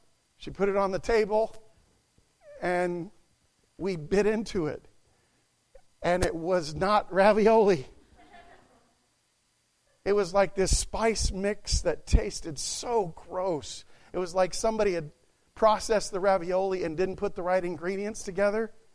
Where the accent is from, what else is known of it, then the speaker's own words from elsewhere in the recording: Indonesia; When I was a kid, we grew up in Indonesia.